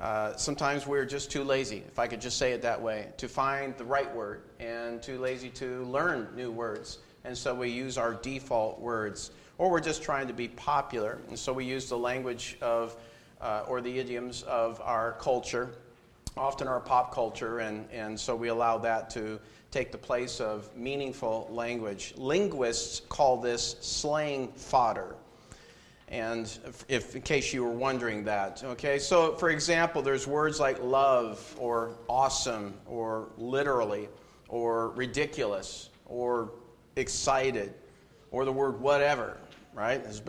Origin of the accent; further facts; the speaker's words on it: Seattle, Washington, United States; I am from Washington State, not the other Washington. Washington State, Seattle area